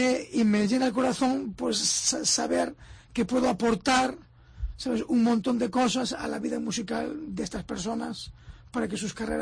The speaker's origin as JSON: {"language": "Spanish", "town": "Ourense", "region": "Galicia", "country": "Spain", "said": "que cuenten con un ourensano"}